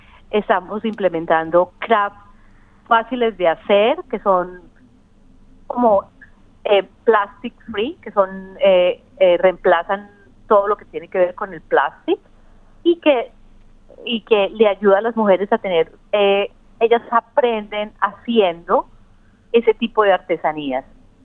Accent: Colombia; moved away as an adult; now in Australia; yo vengo de Colombia, tenía mi trabajo en Colombia y tenía todo lo que necesitaba en Colombia, pero probablemente trabajando en un partido de izquierda en Colombia, llegué hace 9 años a Australia como asylum seeker

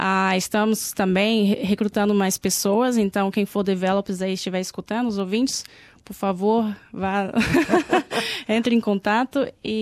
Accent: Brasília, Federal District, Brazil; now in Australia; Sou de Brasília.

